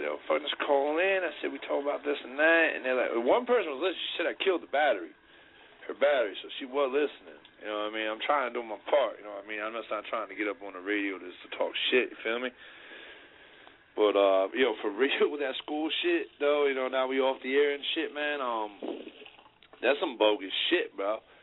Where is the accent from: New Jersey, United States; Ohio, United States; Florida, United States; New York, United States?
New Jersey, United States; Jersey? Oh, shit. My hometown. Where? Oh, shit. That's my state.